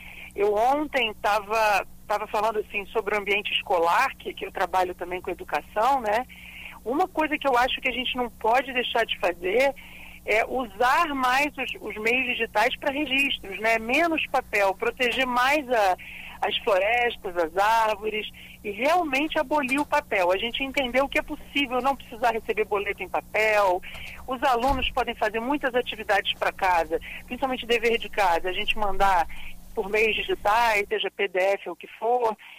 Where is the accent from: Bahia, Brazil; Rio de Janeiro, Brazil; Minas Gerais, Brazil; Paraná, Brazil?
Rio de Janeiro, Brazil; Niterói; mas eu não sou carioca, eu sou Papa Goiaba.